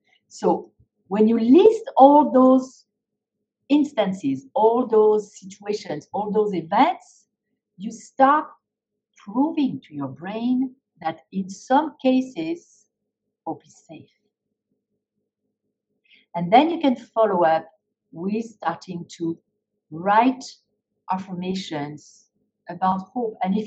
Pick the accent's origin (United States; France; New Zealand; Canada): France; because I loved the US, I was growing up in France, I used to daydream as a teenager